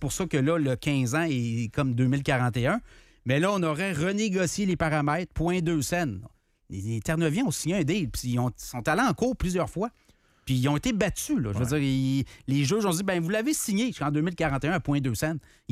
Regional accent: Canada; Moi, je suis Canadien.

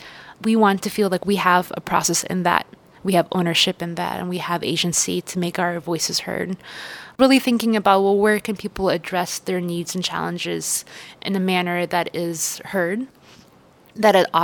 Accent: Egypt; I'm originally from Egypt, and we traveled there growing up a lot.

